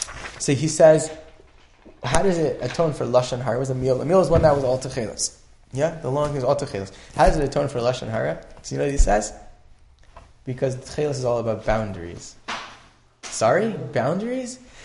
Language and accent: English; New York, United States; It's just like a Yetzer Hara that we have, or it's because we're from New York.